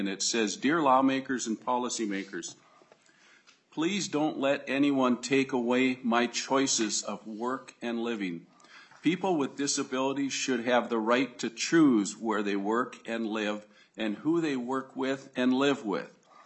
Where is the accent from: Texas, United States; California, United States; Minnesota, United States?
Minnesota, United States; I come from Hubbard County. We've got what I always brag about as I say it's the shining star of Minnesota